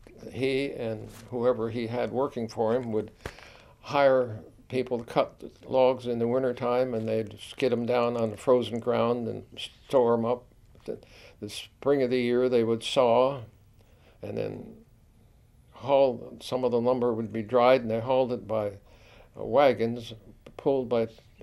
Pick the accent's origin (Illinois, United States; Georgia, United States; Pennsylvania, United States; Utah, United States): Pennsylvania, United States; Lovelton; I was born and raised in Lovelton, Pennsylvania, of course, and in Wyoming County. And I was on a, I guess you'd call it, general farm.